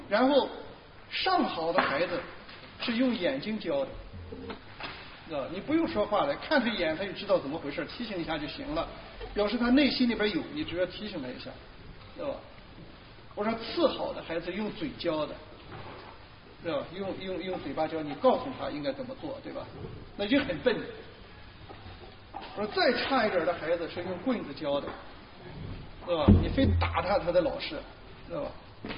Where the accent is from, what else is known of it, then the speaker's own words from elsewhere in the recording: China; 我就常常说啊，作为一个中国人，做